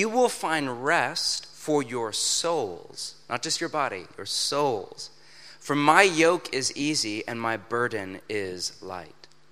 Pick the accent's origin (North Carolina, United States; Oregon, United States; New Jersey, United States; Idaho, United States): Oregon, United States; Portland; I'm from Portland, Oregon, which is a part of the world where we have this thing called summer.